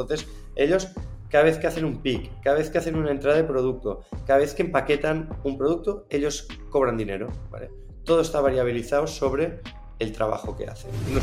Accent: Barcelona, Catalonia, Spain; also born or lived in Brazil; es bastante obvio que soy catalán, he nacido en Barcelona y me he criado siempre aquí.

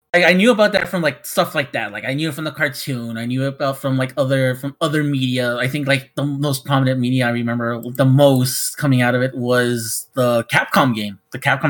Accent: Mexico; I grew up in Mexico, obviously.

